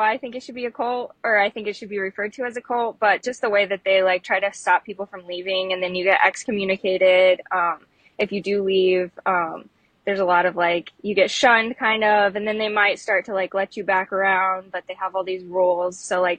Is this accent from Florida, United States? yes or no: no; Illinois, United States; But I'm from Illinois. I'm from the Quad Cities, Illinois.